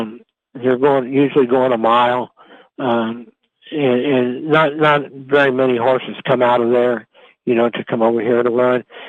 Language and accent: English; Florida, United States; And it's not because I'm from Florida.